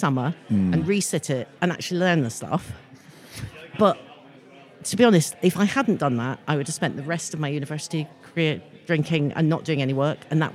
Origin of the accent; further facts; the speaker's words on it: Scotland, United Kingdom; I'm from Scotland.